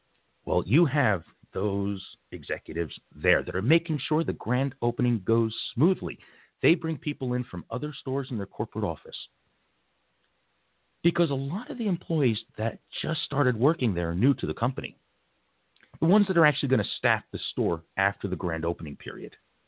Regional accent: Wayne, New Jersey, United States; I was an assistant store manager in Wayne, which is another town where I grew up in Jersey.

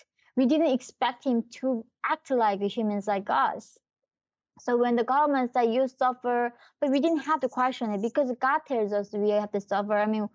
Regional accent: North Korea; this is like when I was growing up in North Korea, while watching Western movies, that is how backwards North Korea is.

